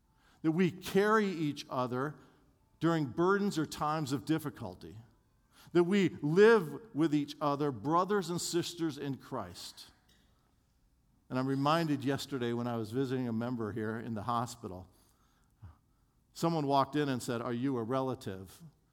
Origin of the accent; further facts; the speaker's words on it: Minneapolis, Minnesota, United States; I grew up in Minneapolis as a sinner and non-believer, so that's how I got there.